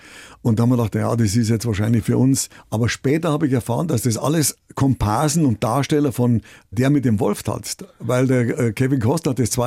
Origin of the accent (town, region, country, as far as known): Bavaria, Germany; born there